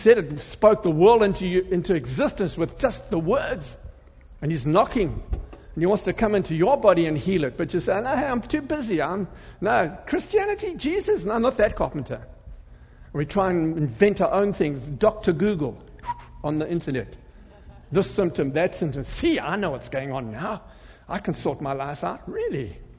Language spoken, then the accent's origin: English; Zimbabwe; born there; I'm not South African. I'm not Zimbabwean. I was born in Zimbabwe.